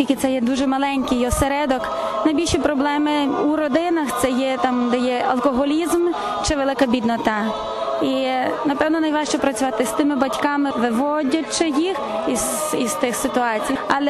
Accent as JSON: {"language": "Ukrainian", "town": "Ivano-Frankivsk", "region": "Ivano-Frankivsk Oblast", "country": "Ukraine", "tie": "born or raised there", "lives_now": "Zakarpattia, Ukraine", "said": "Я сама є родом з Івано-Франківська, але на Закарпатті вже протягом практично 5 років."}